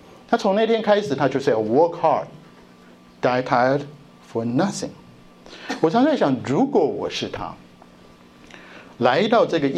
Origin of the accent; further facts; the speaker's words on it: Taiwan; 我从台湾来看到社会新闻